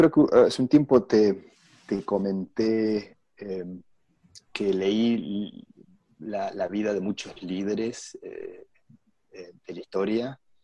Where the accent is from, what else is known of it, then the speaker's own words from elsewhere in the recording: Argentina; cuando era pequeño en Argentina me gustaba jugar al rugby